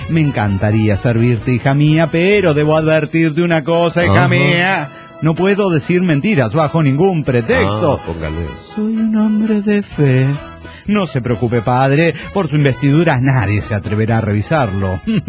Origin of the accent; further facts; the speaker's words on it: Pachuca, Hidalgo, Mexico; de Pachuca, México.